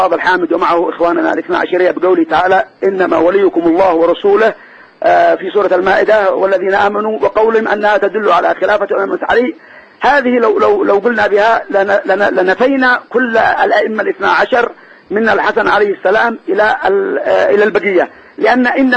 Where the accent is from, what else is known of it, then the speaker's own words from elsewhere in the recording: Sanaa, Yemen; also born or lived in Dhamar; من صنعاء ودمار.